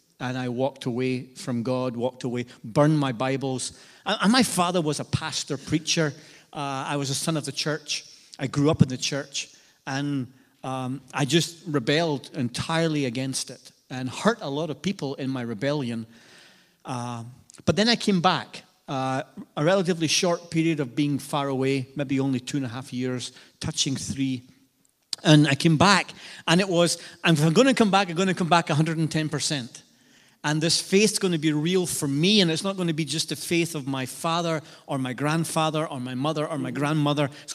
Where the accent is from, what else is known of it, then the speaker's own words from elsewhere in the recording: Scotland, United Kingdom; now in United States; But no, so yeah, I grew up in Scotland for most of my life. I didn't come over to America till 2001.